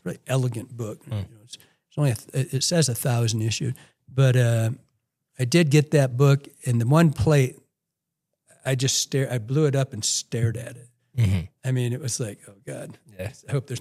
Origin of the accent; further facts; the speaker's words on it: Michigan, United States; I think Michigan's, I'd say we're East, but most people call us Midwest.